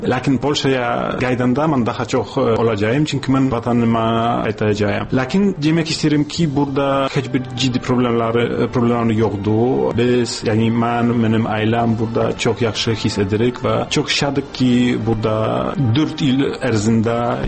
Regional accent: Kazakhstan; accent: Kazakh; Azerbaijani is a second language; Ona görə Azərbaycan dili mənim üçün biraz yaxındır. Aksentim mən bilirəm biraz qobuddur. Çünki Qazaq dili biraz qobud dilidir.

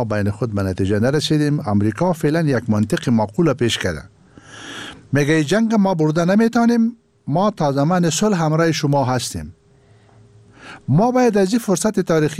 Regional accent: Afghanistan; ما یک افغان هستم و مسلمان وطن پرست و یک نسیونالیست افغانی هستیم

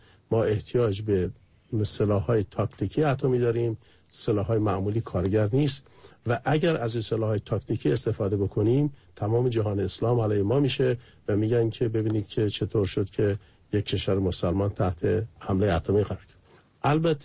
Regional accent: Iran; به عنوان یک ایرانی

